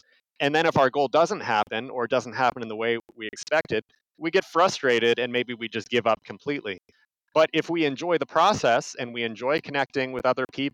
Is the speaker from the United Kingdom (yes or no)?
no; Kansas City, United States; And so growing up in Kansas City, I was also fortunate, even though, you know, it's a big concrete town